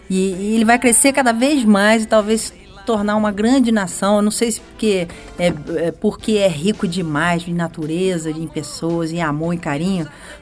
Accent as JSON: {"language": "Portuguese", "country": "Brazil", "said": "eu sou brasileiro sim, da terra onde tem uma diversidade"}